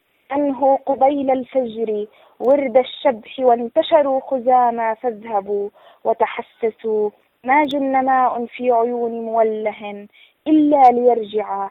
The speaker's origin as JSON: {"language": "Arabic", "country": "Palestine", "said": "لذلك أنا ككاتب فلسطيني"}